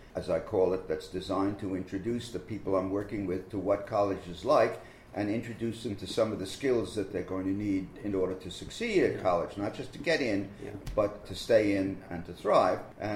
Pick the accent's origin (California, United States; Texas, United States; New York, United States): New York, United States; Brooklyn; I grew up in Brooklyn.